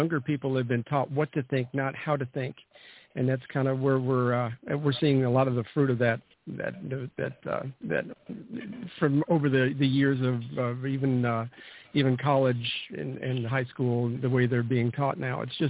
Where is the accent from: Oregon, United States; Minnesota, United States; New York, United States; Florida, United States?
Florida, United States; I grew up in Florida, so in Florida we had I graduated in 82